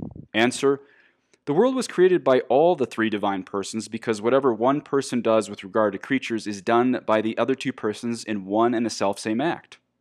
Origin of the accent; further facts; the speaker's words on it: Ireland; This hurts me to say as an Irishman.